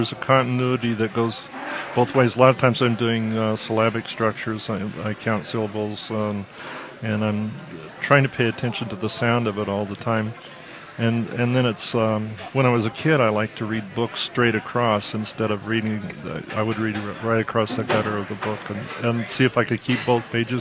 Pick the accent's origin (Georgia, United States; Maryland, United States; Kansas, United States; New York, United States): Kansas, United States; Liberal; Well, I grew up in Liberal, Kansas, which I like to say is a place in a contradiction.